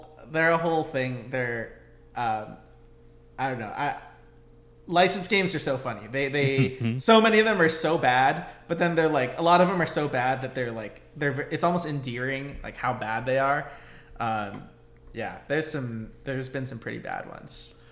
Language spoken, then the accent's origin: English; United States; It's like my family's from the Philippines. I'm Filipino American. I was born here in the U.S. and grew up here.